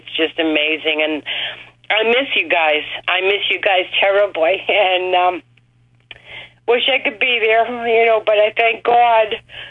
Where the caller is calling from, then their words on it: Rochester, New Hampshire, United States; from Rochester, New Hampshire.